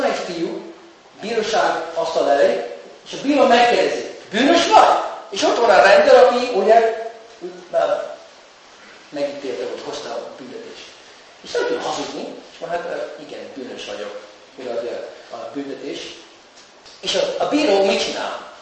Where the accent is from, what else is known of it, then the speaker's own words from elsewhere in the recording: United States; És Amerikában a fiúk, nem csak a fiúk, bocsánat, mindenki, aki szeretne, legalább amikor én felnőttem